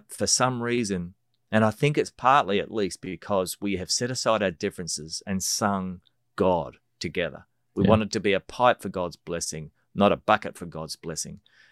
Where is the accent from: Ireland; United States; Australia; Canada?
Australia; now in New Zealand; as an Australian in New Zealand